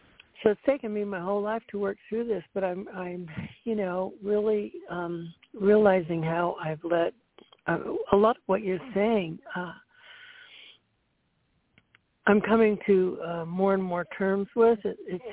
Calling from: Florida, United States; I'm calling in from Central Florida.

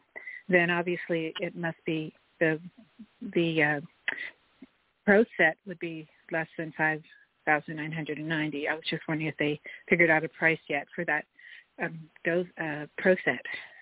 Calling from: Westlake, California, United States; I'm from Westlake, California.

